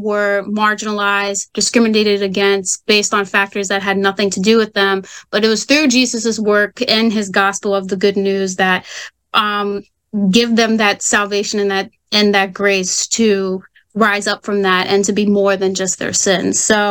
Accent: Maryland, United States; I was born and raised in Maryland, but I was able to go out of state to Immaculata, Pennsylvania, to a small college called Immaculata University.

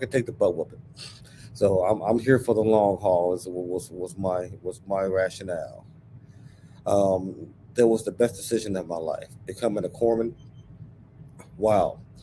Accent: Chicago, Illinois, United States; So I grew up under projects in Chicago. My siblings and I pretty much had a large hand in raising ourselves and each other for a variety of reasons.

